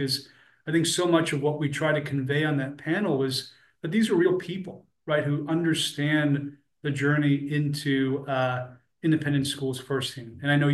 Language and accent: English; East Rutherford, New Jersey, United States; And I still remember the library in East Rutherford, where I grew up in North Jersey.